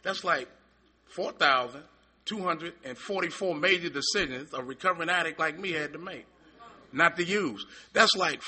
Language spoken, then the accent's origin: English; Washington, District of Columbia, United States; Like I said … I'm an addict. I'm from Washington, D.C.